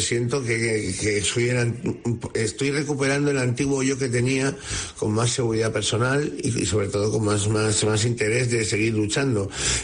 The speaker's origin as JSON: {"language": "Spanish", "town": "Madrid", "region": "Community of Madrid", "country": "Spain", "lives_now": "Cáceres, Spain", "said": "Yo, originalmente de Madrid, pero la verdad es que ahí yo vine a Cáceres"}